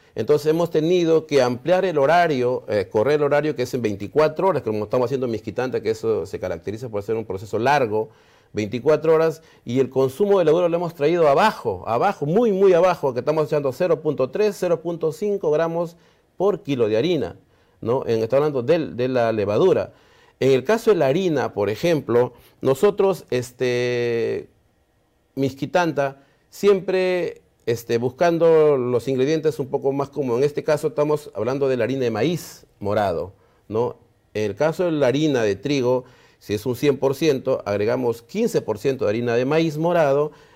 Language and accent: Spanish; San Martín de Porres, Lima, Peru; yo vengo del distrito de San Martín de Porres, que es el cono norte